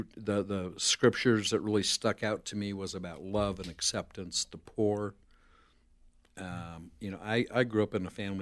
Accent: Denver, Colorado, United States; Born and raised in Denver, Colorado. Born 1951 to a family that had three other brothers and mom and dad. Grew up a Catholic.

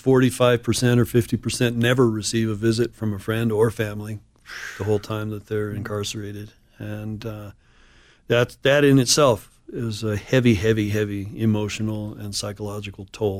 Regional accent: Boulder, Colorado, United States; Those are goofy stories, but I grew up in Boulder. What can I say?

